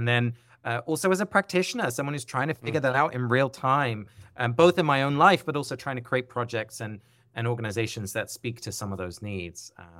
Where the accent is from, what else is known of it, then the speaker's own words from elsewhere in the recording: England, United Kingdom; I grew up in England in a, secular household. I didn't go to church. Religion wasn't part of my parents or grandparents or friends' lives.